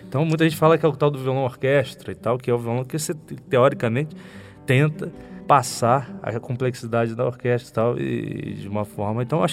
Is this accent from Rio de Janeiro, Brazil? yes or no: yes; Petrópolis, Rio de Janeiro, Brazil; foi uma condição da minha vida de crescer numa cidade mais isolada culturalmente. Eu sou de Petrópolis, então não tinha aquele contato todo com os músicos, com as partituras.